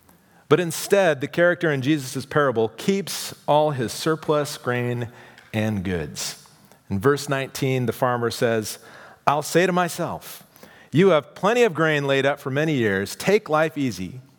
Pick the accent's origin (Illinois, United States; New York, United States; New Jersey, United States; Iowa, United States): Iowa, United States; I grew up in Iowa in the middle of an area that produces a lot of grain